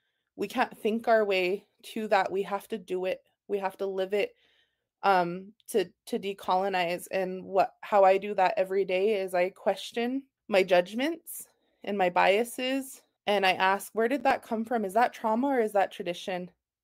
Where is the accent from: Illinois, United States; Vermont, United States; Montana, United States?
Montana, United States; Heart Butte; I'm from Heart Butte, by the way.